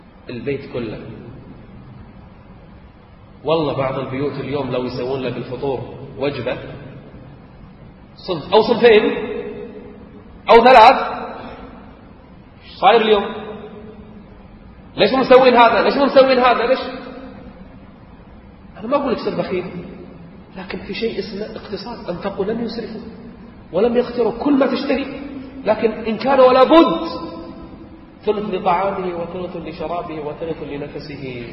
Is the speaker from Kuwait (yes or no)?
yes; Kuwait